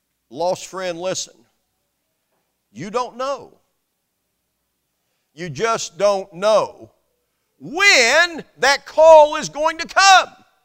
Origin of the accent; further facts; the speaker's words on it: Indianapolis, Indiana, United States; when I was growing up in Indianapolis among those missionary Baptist churches there